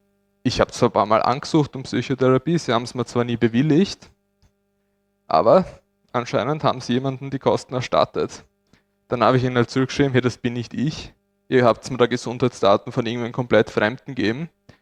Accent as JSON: {"language": "German", "region": "Styria", "country": "Austria", "tie": "born or raised there", "said": "Ich bin ein gebürtiger Steirer. Ich bin auch dort aufgewachsen."}